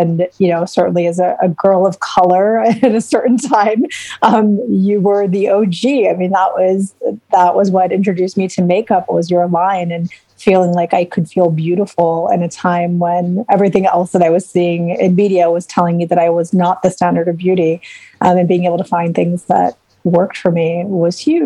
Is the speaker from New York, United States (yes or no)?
no; Chicago, Illinois, United States; We're both from Chicago.